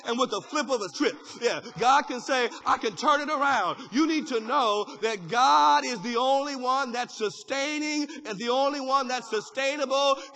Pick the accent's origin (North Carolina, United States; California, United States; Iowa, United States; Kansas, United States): California, United States; Sacramento; also born or lived in Virginia; I'm from Virginia. Look, originally from Sacramento, but I met my wife in Virginia, from Virginia.